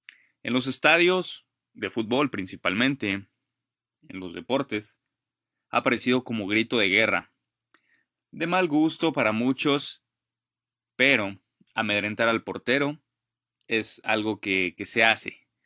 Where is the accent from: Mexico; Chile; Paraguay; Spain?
Mexico; Es una conversación solo para que entiendan que como mexicanos, muchos abusamos de la palabra güey.